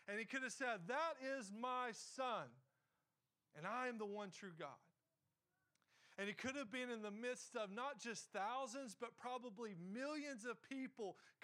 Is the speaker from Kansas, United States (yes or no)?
no; Olive Hill, Kentucky, United States; Oftentimes, if you were to say, hey, I live in Grayson, Kentucky, or as me growing up, I said, I was raised in Olive Hill.